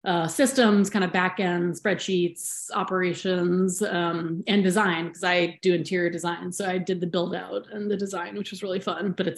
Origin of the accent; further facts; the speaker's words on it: Alaska, United States; I'm from Alaska originally, but we've lived here for like 11 years.